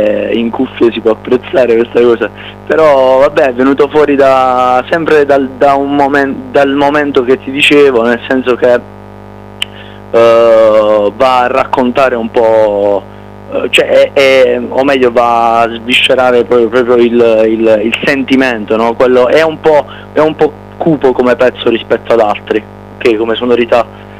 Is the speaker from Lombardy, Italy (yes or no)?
no; Foggia, Apulia, Italy; Noi siamo pugliesi, siamo di Foggia.